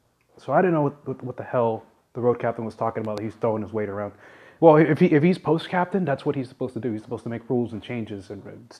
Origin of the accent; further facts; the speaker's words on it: Miami, Florida, United States; You know, I'll tell them I'm from Miami.